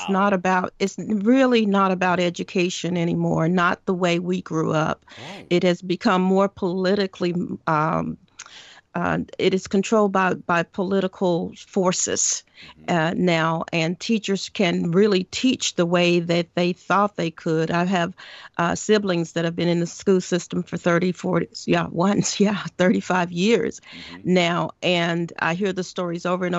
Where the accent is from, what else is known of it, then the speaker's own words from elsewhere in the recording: Arkansas, United States; I mean, you know, I'm from Arkansas, you know